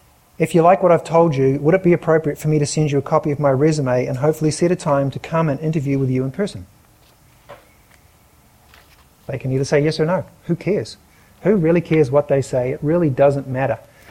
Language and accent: English; New Zealand; moved away as an adult; now in Dallas, United States; Dallas is a wonderful city. I came from New Zealand and people there are pretty helpful. But when I came here at the age of 25